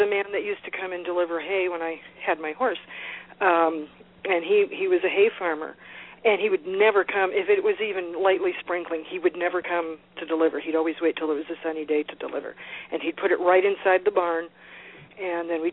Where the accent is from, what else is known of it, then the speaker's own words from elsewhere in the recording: Los Angeles, California, United States; now in Tennessee, United States; Well, I grew up in Los Angeles, you know, this huge city. But I always wished I'd lived in the country. So finally I got to do that when we moved here to Tennessee 7.5 years ago.